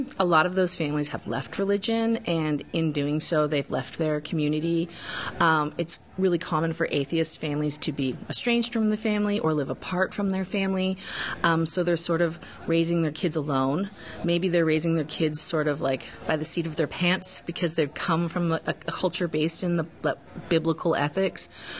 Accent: Toronto, Ontario, Canada; also born or lived in Houston; now in Richmond, United States; I live in Richmond, Virginia, by way of Houston, Texas, and I'm originally from Toronto, Canada.

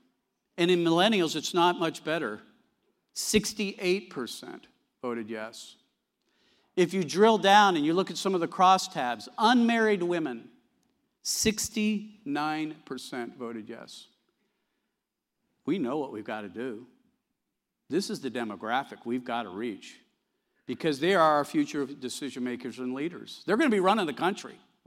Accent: Columbus, Ohio, United States; I come from Columbus, Ohio, so I'm driving up here.

